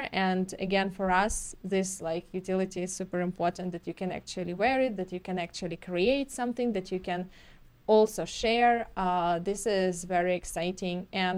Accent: Ukraine; We are both from Ukraine.

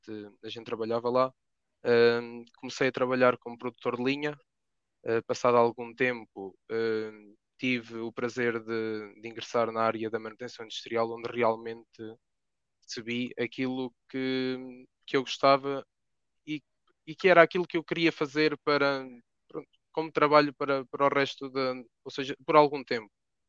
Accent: Trancoso, Guarda, Portugal; eu sou natural de Trancoso, na altura fiz o secundário em Trancoso também

